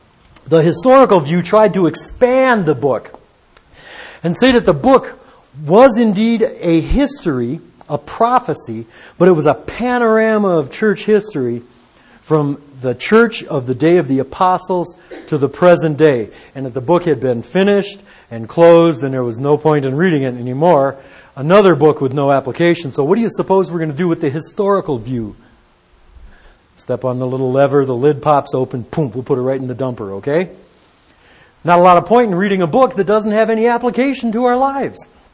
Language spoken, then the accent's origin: English; Detroit, Michigan, United States; A lot of you guys know that I came from Detroit.